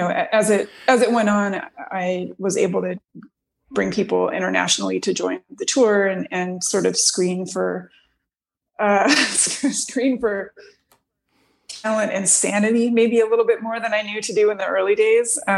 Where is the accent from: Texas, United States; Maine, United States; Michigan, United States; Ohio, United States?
Michigan, United States; Detroit; moved away as an adult; now in Olympia, United States; I mean, I grew up in Detroit, but moved to Olympia, Washington when I was 19.